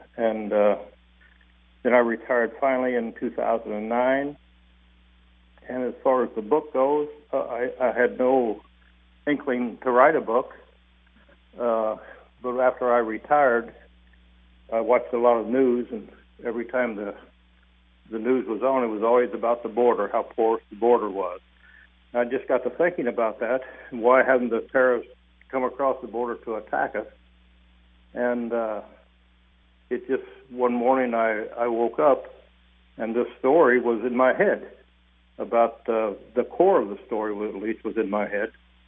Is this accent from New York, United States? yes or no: no; Girard, Illinois, United States; I'm originally from the Girard, Illinois area.